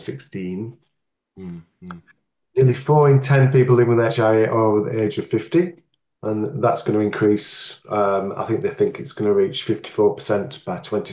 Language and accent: English; Northern England, United Kingdom; accent: northern; It's my northern, sorry, my northern accent.